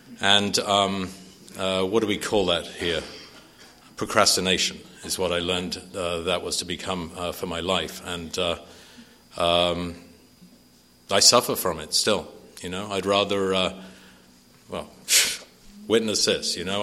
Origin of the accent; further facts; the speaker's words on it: Wales, United Kingdom; I grew up as a British guy, and I've been sober 26 years now